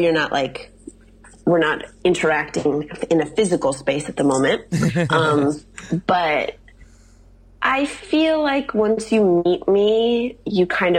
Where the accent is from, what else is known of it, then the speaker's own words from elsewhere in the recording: Midwest, United States; as I mentioned to you, I'm from the Midwest.